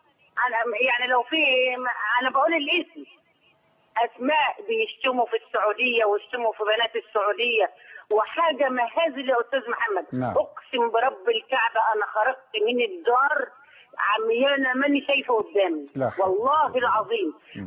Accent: Egypt; يعني الدين موات عندنا في مصر، ولكن احنا متدينين.

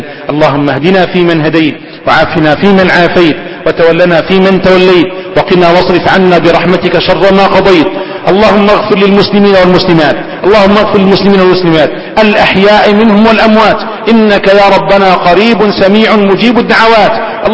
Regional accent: Egypt

